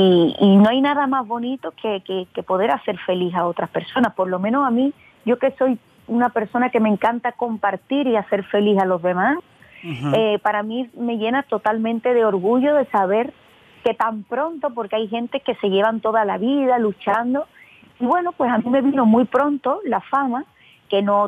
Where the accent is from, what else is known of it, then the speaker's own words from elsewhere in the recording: Spain; soy la cantante española